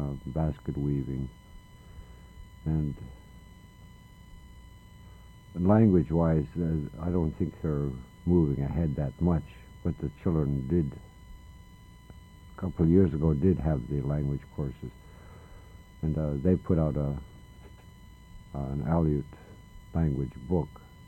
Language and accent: English; Alaska, United States; No, I'm from Alaska.